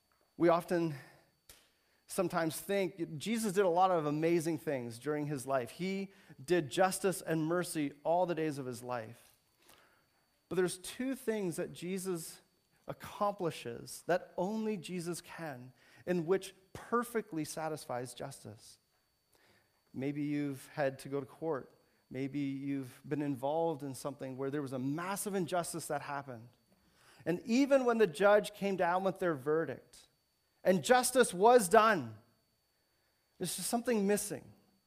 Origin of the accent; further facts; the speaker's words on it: Canada; I mean, I'm only Canadian